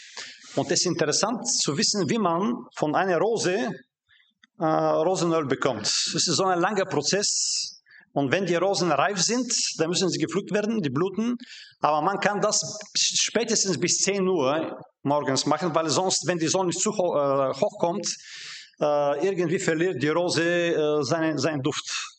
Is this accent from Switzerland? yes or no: no; Bulgaria; German is a second language; Mit meiner Frau, wir kommen aus Bulgarien